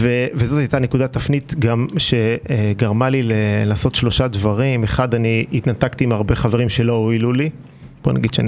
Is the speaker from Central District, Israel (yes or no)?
yes; Even Yehuda, Central District, Israel; טוב, אז גדלתי באבן יהודה, שהייתה אז מושבה של בערך 3,000 איש